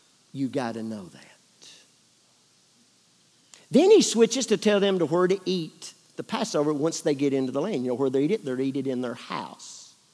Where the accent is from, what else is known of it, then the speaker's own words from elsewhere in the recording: United States; But I'm an American. An Americano.